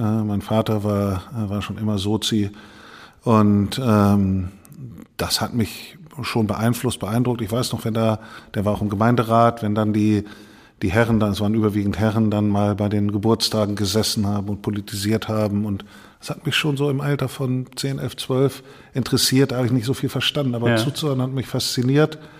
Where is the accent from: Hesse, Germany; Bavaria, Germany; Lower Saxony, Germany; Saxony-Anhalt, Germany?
Lower Saxony, Germany; Mehle; Posaune in der Feuerwehrkapelle der Freiwilligen Feuerwehr Mehle, kleiner Ort, wo ich herkomme.